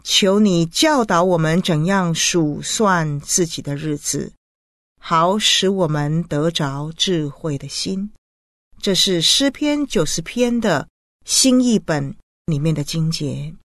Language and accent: Chinese; China; 也就是我们中国人所说的日月如梭，不是吗？